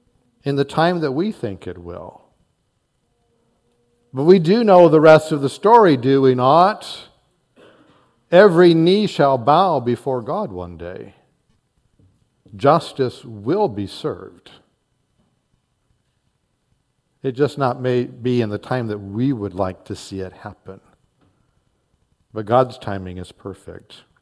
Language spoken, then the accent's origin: English; New Bern, North Carolina, United States; we had stopped at a Dairy Queen in North Carolina, in our place where we were growing up in New Bern, and Mom had taken us there